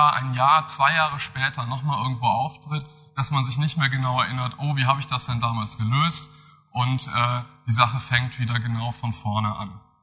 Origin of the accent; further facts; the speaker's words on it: Bonn, North Rhine-Westphalia, Germany; Ich komme aus Bonn.